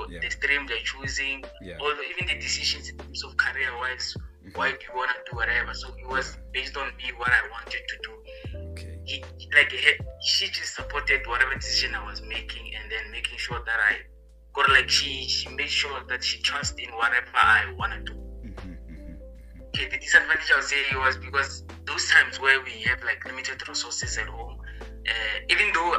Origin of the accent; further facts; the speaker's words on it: Gamarishane, Limpopo, South Africa; obviously, so I'm from Limpopo, studying at Tshwane University of Technology. Okay. And Limpopo, I'm from a small village called Gamarishane, and also I was raised by a single parent, the mother.